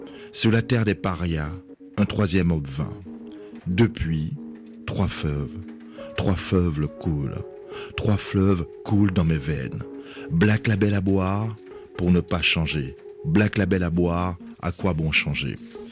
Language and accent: French; Pointe-à-Pitre, Guadeloupe, France; born there; je suis né dans ce quartier, j'ai vécu de ce quartier, je suis ambassadeur aussi du Memorial Act et j'en suis fier parce que je suis né à Pointe-à-Pitre.